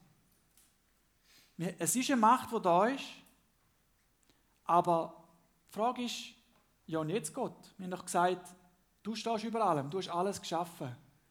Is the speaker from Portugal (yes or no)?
no; Switzerland; Auch bei uns in der Schweiz, obwohl wir es mega gut haben, wir sind reicher als ein Großteil von der ganzen Welt, selbst die Ärmsten unter uns.